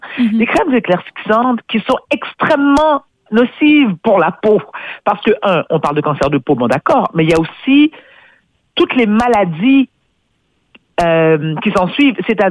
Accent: Quebec, Canada; born there; moi je suis née au Québec

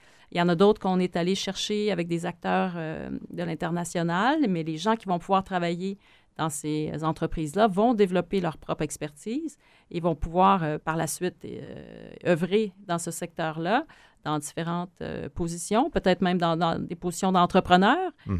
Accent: Trois-Rivières, Quebec, Canada; Moi, je viens de Trois-Rivières et de voir comme ça des investissements majeurs être réalisés ici à Bécancour

